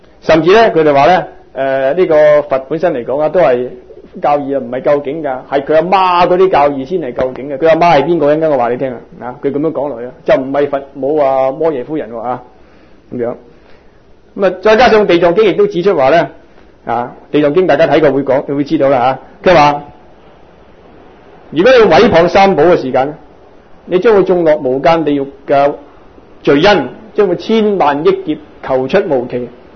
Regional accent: China; 而我哋中國人亦都有所謂個錦衣冠侯啊

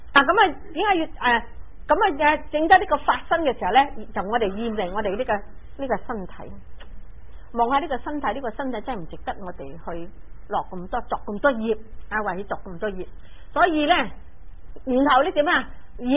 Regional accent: China; 我哋中国人唔兴出嚟讲经

